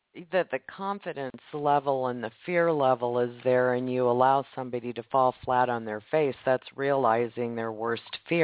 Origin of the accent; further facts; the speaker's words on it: Nebraska, United States; And I'm just curious in my own case, because you brought up my home state. I had occasion to go meet a neuro at University of Nebraska Medical Center at UNMC